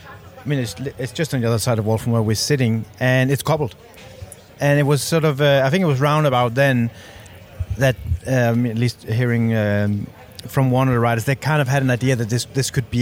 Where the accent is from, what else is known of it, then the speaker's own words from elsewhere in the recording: Pietrasanta, Tuscany, Italy; my hometown of Pietrasanta